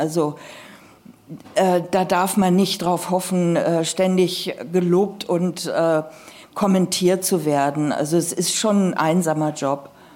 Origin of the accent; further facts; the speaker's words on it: Hanover, Lower Saxony, Germany; Außerdem, ich komme aus Hannover